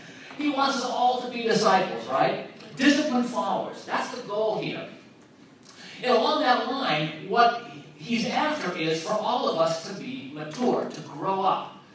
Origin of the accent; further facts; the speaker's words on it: New England, United States; now in Virginia, United States; No, the reason I ask is I came from New England, and people up there, amen, John Matthew, you say it. In New England, Jesus is not as popular as he is down where I live in Virginia.